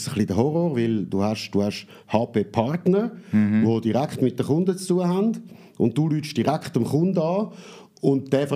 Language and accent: German; Zurich, Switzerland; now in Dübendorf, Switzerland; Also ursprünglich bin ich im Kanton Zürich im Rotkreuzspital zu Zürich geboren. Dann die ersten 2-3 Jahre in Schönbühl gewohnt, Pfaffiken Zürich, von Pfaffiken Zürich Sachseegräben nach Ottiken-Gossau